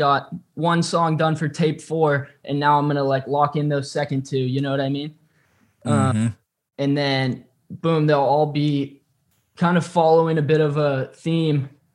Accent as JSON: {"language": "English", "region": "California", "country": "United States", "tie": "born or raised there", "said": "I grew up in California. I'm a California boy. So, you know, 60 degrees and under is chilly."}